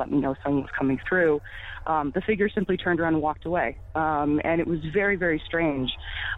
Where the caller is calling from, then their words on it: Massachusetts, United States; Hi, I'm calling from Massachusetts.